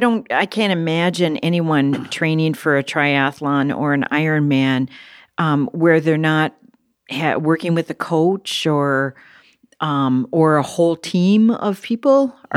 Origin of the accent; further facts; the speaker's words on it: Parker's Prairie, Minnesota, United States; I grew up in Parker's Prairie. So it's by Alexandria.